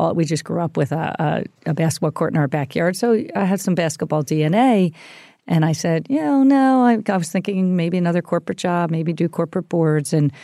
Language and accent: English; Philadelphia, Pennsylvania, United States; And literally, we grew up in the Philadelphia area.